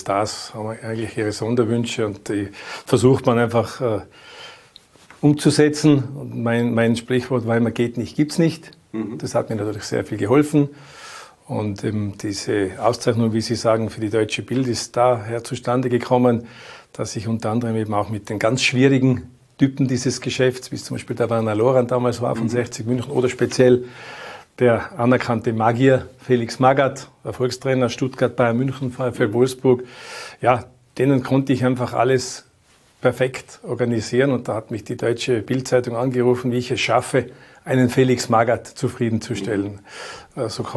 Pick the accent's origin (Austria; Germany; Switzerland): Austria; Tyrol; wenn man dann auf einmal als Tiroler Sprecher nach Spanien verpflichtet wird